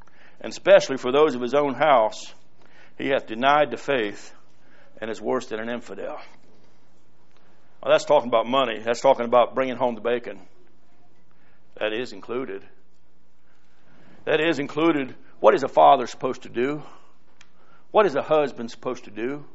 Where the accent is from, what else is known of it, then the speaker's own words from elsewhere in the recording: United States; We are just a Christian that just happens to be an American. I love being an American.